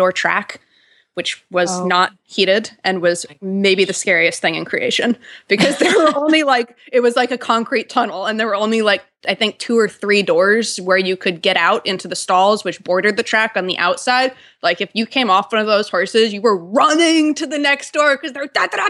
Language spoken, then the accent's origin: English; Wellington, Florida, United States; I grew up down here in Wellington and not a ton of mileage up there